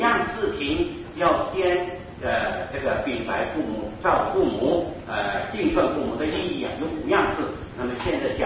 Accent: Taiwan; 我们本身台湾人有一句话

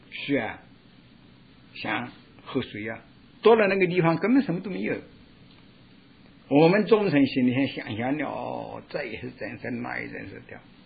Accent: China; 我们中国人也说过，说过公说公有理，婆说婆有理，媳妇啊站在旁边也有个理。

